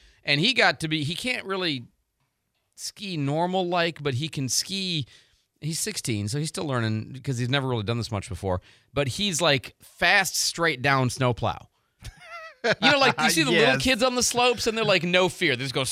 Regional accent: Denver, Colorado, United States; That's where I grew up skiing in Denver.

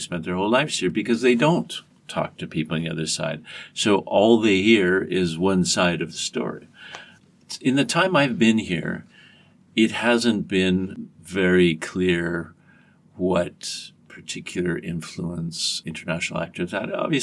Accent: Canada; As a Canadian, that was a big part of our foreign policy. And I grew up with that, thinking that that was normal.

